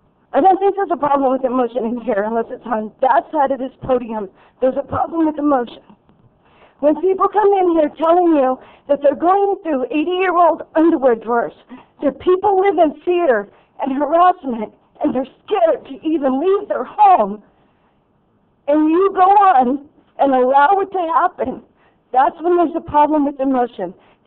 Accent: California, United States; I'm from Merced County.

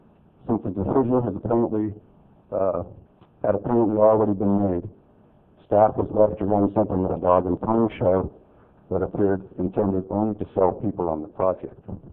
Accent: Patterson, California, United States; now in Modesto, United States; I currently live in Modesto, but I was born and raised in Patterson and have spent 30 years of my professional life serving the interests of irrigated agriculture on the west side.

